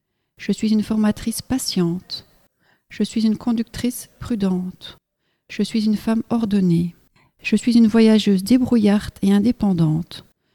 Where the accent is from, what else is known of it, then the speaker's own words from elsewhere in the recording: Anderlues, Wallonia, Belgium; born there; Je suis née au pays de la verdure, des campagnes. Je suis née en Belgique, dans la ville d'Anderlu. Je suis née au pays vert.